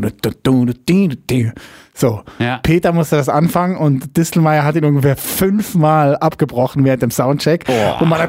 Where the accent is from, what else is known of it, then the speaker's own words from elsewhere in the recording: Lucerne, Switzerland; Früher, ich komme ja aus Luzern.